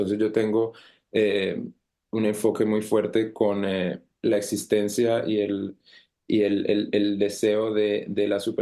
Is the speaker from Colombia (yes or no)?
yes; Bogotá, Colombia; moved away as an adult; also born or lived in Buenos Aires; now in Montreal, Canada; Yo soy de Bogotá, de Colombia. Llevo ya 8 años acá en Canadá, en Montreal.